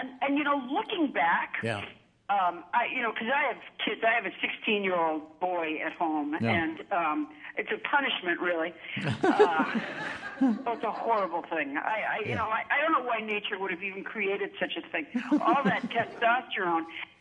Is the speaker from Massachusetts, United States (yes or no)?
no; Huntsville, Alabama, United States; born there; I was born in Huntsville. No, I didn't grow up there.